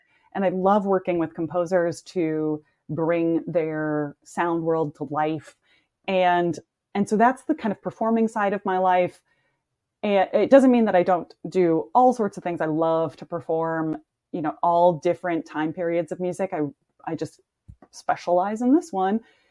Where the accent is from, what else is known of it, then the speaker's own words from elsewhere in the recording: Midwest, United States; So as a musician, so I'm from the Midwest originally. I grew up in a very musical and dramatic, you know, family.